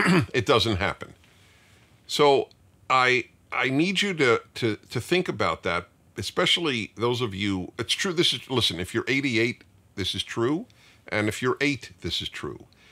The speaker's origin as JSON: {"language": "English", "town": "Brooklyn", "region": "New York", "country": "United States", "tie": "born or raised there", "said": "I remember I grew up in Brooklyn, New York, and the block I lived on"}